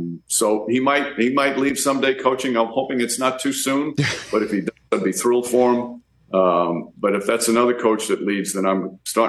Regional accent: Yonkers, New York, United States; Growing up in Yonkers, I was one of six boys.

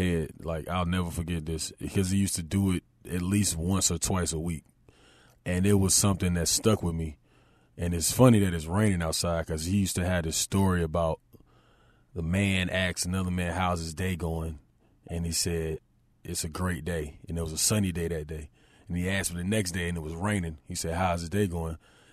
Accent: Charlotte, North Carolina, United States; I'm from West Boulevard. I'm from West Charlotte, born and raised.

